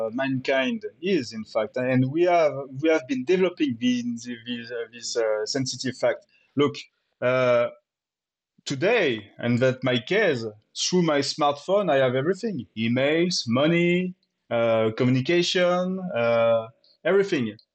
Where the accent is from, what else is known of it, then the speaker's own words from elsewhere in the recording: France; accent: French; English is a second language; And also, sorry for my French accent during 1 hour.